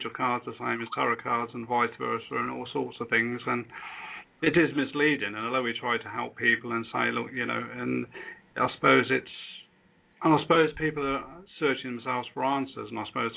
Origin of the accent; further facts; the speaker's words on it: Stratford-upon-Avon, West Midlands, United Kingdom; I was born in Stratford-on-Avon, where William Shakespeare was, and I lived in a small village just outside there